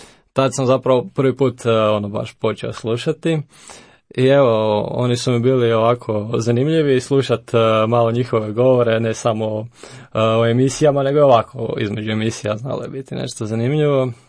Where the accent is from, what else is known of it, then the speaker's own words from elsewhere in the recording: Sesvete, City of Zagreb, Croatia; kako si rekla, dolazim iz Zagrebačkih Sesveta, imam 27 godina